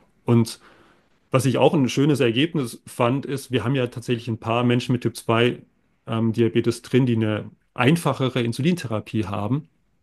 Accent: Bad Mergentheim, Baden-Württemberg, Germany; born there; weil ich tatsächlich auch gebürtiger Mergentheimer bin, dass ich jetzt hier auch arbeiten kann.

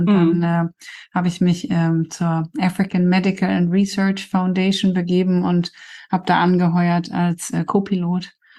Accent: Coesfeld, North Rhine-Westphalia, Germany; born there; Ich bin gebürtige Coesfelderin und mein Mann kommt aus Rheine. Also wir sind beide quasi Münsterlandkinder.

